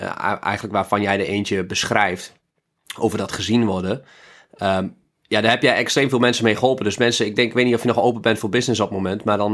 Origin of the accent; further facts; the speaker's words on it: Lemelerveld, Overijssel, Netherlands; ik ben opgegroeid in Lemelenveld en daar is ook zo'n maaiveld.